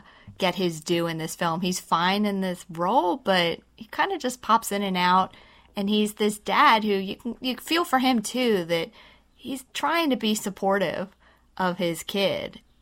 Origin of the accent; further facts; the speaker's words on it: Baltimore, Maryland, United States; I'm from Baltimore, and I didn't get that.